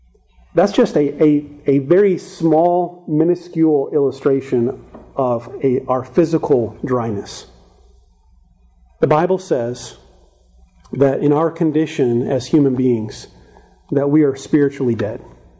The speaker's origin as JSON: {"language": "English", "town": "Phoenix", "region": "Arizona", "country": "United States", "tie": "born or raised there", "said": "I grew up in Phoenix, Arizona, and Phoenix is dry. Phoenix is very dry."}